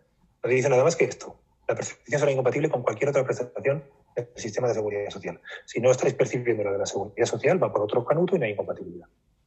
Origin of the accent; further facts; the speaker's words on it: Aragon, Spain; yo soy aragonés